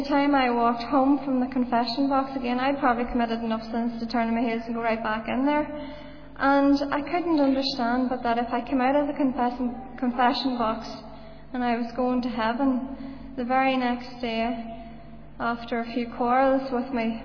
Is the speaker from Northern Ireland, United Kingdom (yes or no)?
yes; Northern Ireland, United Kingdom; I come from Fermanagh. I was born in a little village just right down at the very bottom of it, and it was a village that had a population of about 99% Roman Catholics at the time. And all of my family are Roman Catholics